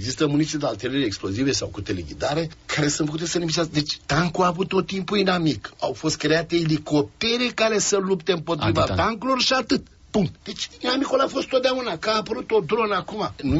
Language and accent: Romanian; Romania